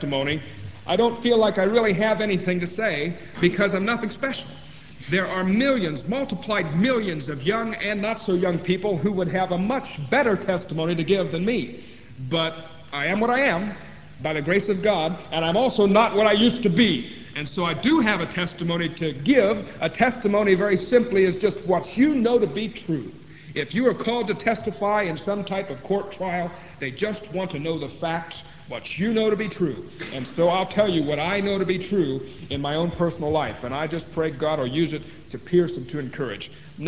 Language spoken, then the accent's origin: English; Ohio, United States; I was raised up in the Lutheran Church in the state of Ohio in Indiana, or I'm sorry, the state of Ohio in the USA. That's what I was raised in as a boy and as a child, all the way up to my teens.